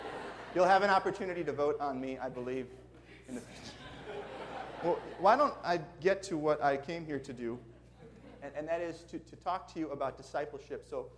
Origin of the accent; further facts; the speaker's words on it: Minnesota, United States; And you'll probably notice I have a little bit of an accent. I hail from Minnesota, where it's much colder there than it is here.